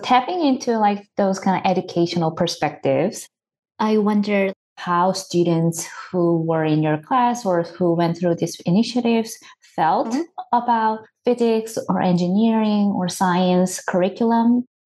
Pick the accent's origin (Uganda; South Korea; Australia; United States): South Korea; I'm from South Korea